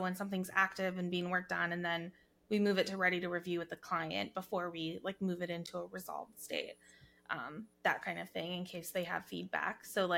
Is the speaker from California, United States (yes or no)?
no; Wisconsin, United States; accent: Wisconsin; Anyways, our nice Wisconsin accents here.